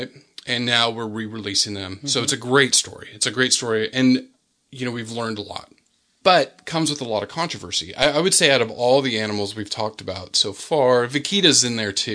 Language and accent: English; San Diego, California, United States; San Diego Zoo, because I grew up near the San Diego Zoo.